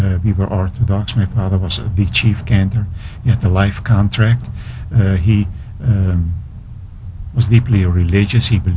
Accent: Bratislava, Bratislava Region, Slovakia; also born or lived in Tarnów, Poland; we moved to Pressburg, Bratislava in Czechoslovakia, kitty corner from Vienna.

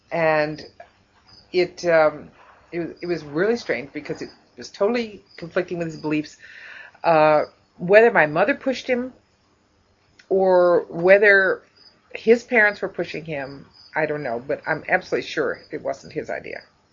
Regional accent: Lexington, Kentucky, United States; also born or lived in St. Louis, United States; I was born in St. Louis, which was the conservation corps place. And then when I was, by the time I was 1, I was in Lexington.

